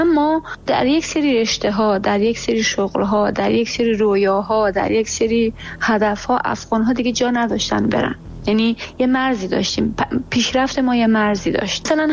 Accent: Iran; ماهایی که به هر حال نسل دوم مهاجرت بودیم، ماهایی که در ایران به دنیا آمدیم، ما ایران رو دوست داریم، زادگاه ماست

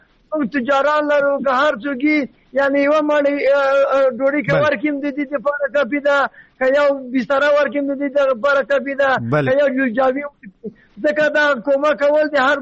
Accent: Logar, Afghanistan; زه خپل د لوګر د ولایت یم، د سولې طرفدار، د ولس خدمتګار یم.

